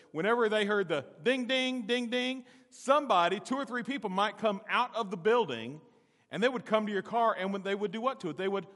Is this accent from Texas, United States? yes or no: no; California, United States; also born or lived in Alabama; growing up in California, I remember Shell stations, and in Alabama, I remember Shell stations.